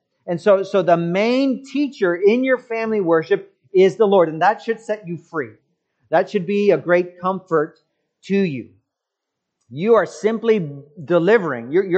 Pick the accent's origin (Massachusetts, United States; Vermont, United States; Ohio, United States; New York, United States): Massachusetts, United States; When I was a young child growing up in Massachusetts, I still remember this child's name